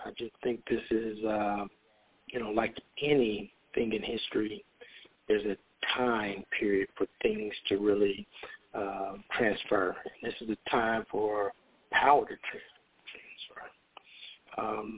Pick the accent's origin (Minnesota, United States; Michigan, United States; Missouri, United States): Missouri, United States; Kansas City; My community, I grew up in Kansas City, Missouri.